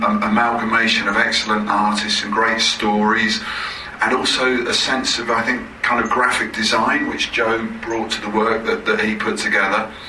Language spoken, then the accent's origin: English; England, United Kingdom; Growing up in England, we used to get American comic books in black and white reprints